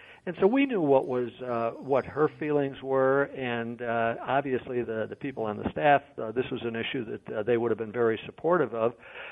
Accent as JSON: {"language": "English", "town": "Chicago", "region": "Illinois", "country": "United States", "said": "she knew that I was from Chicago."}